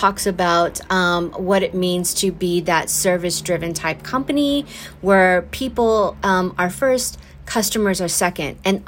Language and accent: English; Los Angeles, California, United States; born there; Same thing with as an American. I mean, I was born in Los Angeles.